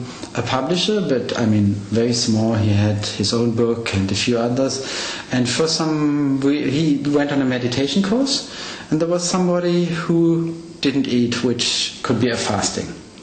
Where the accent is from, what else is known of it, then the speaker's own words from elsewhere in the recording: Hanover, Lower Saxony, Germany; I grew up in Hanover, which is in the north of Germany. This is where I studied chemistry.